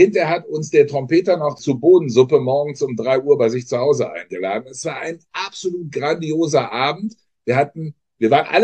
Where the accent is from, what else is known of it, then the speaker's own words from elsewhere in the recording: Germany; Wir als Deutsche haben die ja nun ganz abnorm.